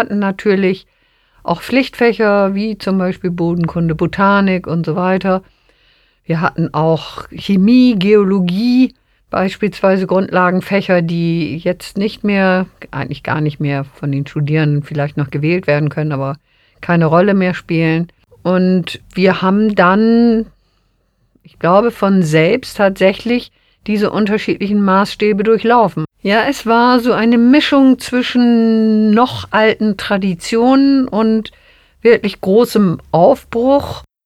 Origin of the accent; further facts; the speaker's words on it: Bad Bederkesa, Lower Saxony, Germany; Letztes Projekt war dann im Hauptdiplom eine Landschaftsplanung für meinen Heimatort Bederkesa.